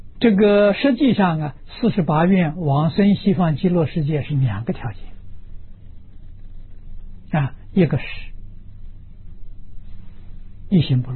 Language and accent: Chinese; China; 这个小镇很有名，是我们中国人叫它西谷，是美国的科技中心啊。我们就住在这个地方啊